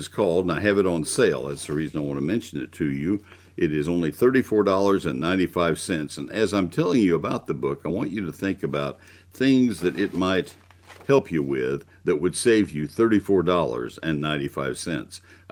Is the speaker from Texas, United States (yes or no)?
yes; College Station, Texas, United States; now in Dallas, United States; growing up in College Station, I know that summer does come earlier in the South Central and South Texas than it does where I live currently and have for more than half a century. And that's Dallas-Fort Worth area.